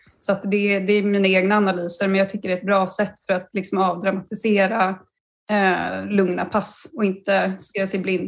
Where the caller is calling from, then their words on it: Gävle, Gävleborg County, Sweden; Jag är hemma i Gävle.